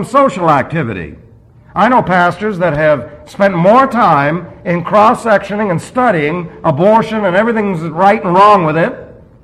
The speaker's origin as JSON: {"language": "English", "town": "New York City", "region": "New York", "country": "United States", "said": "Remember, I'm from New York City, so I don't know anything about those things."}